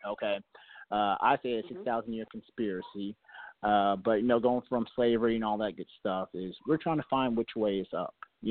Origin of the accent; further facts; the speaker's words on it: Houston, Texas, United States; I'm from Houston, Texas.